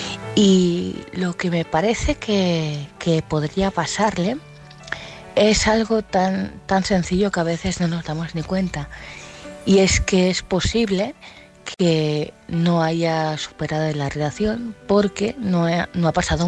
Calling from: Vilanova, Spain; de Vilanova.

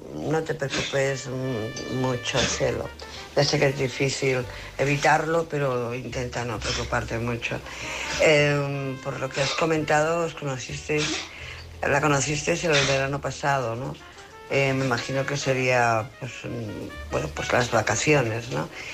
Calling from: Barcelona, Catalonia, Spain; de Barcelona.

